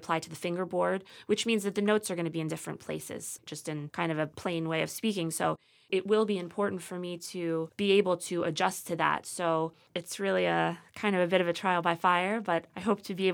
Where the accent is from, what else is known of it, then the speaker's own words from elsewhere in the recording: Philadelphia, Pennsylvania, United States; I'm from Philadelphia, so we looked at several different places in Philadelphia, also New York.